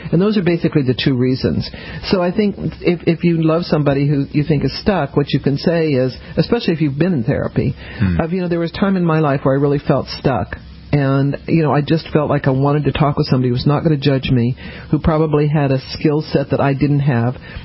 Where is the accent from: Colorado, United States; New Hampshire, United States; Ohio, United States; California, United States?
Colorado, United States; Denver; also born or lived in New Orleans, Louisiana; I grew up in Denver.